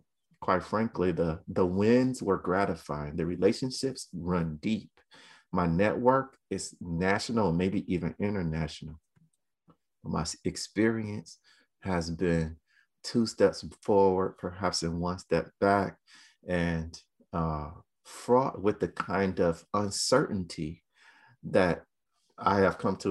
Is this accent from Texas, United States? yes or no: no; Cleveland, Ohio, United States; We're from Cleveland, so I grew up in a working class environment.